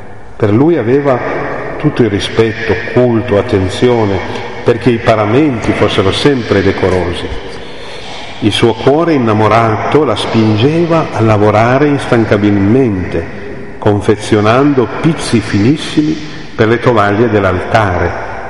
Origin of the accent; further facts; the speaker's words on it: Cavour, Piedmont, Italy; born there; la mia mamma è di Cavour, io stesso sono nato a Cavour